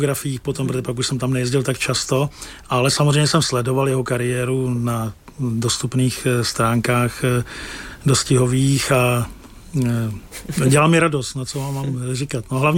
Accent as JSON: {"language": "Czech", "town": "Pardubice", "region": "Pardubice Region", "country": "Czechia", "tie": "born or raised there", "said": "jsem rodák z Pardubic, z města, které má koně ve znaku, půl koně bílého v červeném poli"}